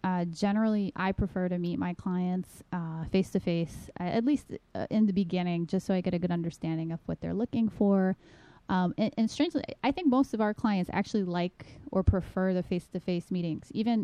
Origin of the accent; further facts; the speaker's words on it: New York, United States; Personally, I'm from New York. I basically went to school in the Bronx initially over at Bronx Science.